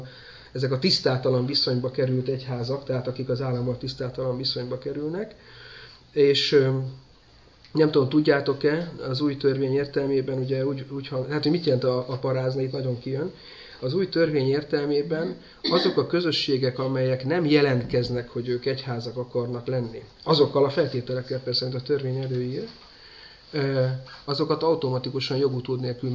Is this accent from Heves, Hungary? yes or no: yes; Eger, Heves, Hungary; én egri gyerek vagyok, tehát egri csillagokhoz nekem azért közel állt, meg ugye ott éltem a vár tövében